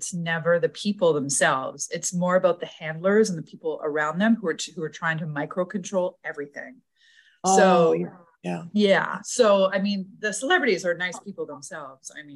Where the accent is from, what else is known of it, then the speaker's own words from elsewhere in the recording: Toronto, Ontario, Canada; So I went to art school in Toronto, which is my hometown. I'm from Canada.